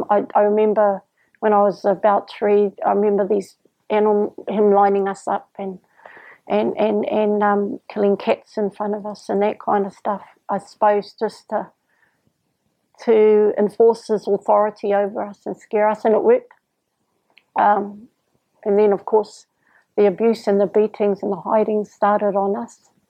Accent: Gisborne, New Zealand; I grew up, I was born in Gisborne.

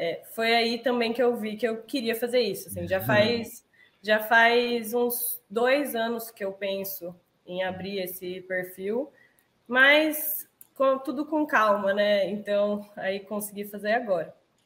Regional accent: Marília, São Paulo, Brazil; eu sou da cidade de Marília, interior de São Paulo, e aqui existem vários vales

